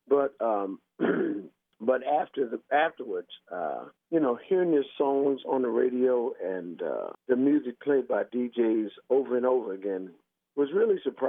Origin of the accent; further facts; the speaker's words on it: Brooklyn, New York, United States; Well, I'm from Brooklyn, New York, over there in Crown Heights on Franklin Avenue and Prospect and Park.